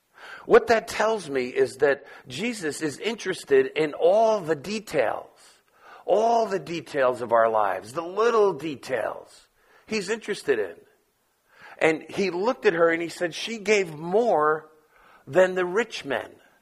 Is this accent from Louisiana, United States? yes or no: no; New York, United States; let me tell you, I'm from New York, and my agenda matters, okay?